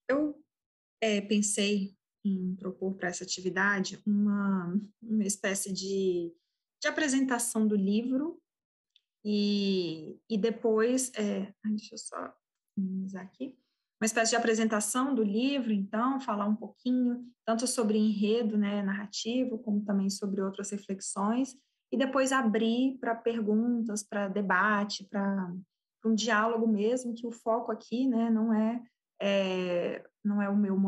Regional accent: Brasília, Federal District, Brazil; sou professora de literatura, sou de Brasília, então fiz meu mestrado e doutorado na Universidade de Brasília.

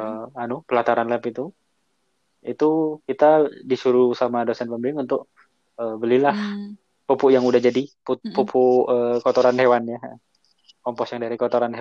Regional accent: Pasuruan, East Java, Indonesia; born there; kalau saya lahirnya di Pasuruan.

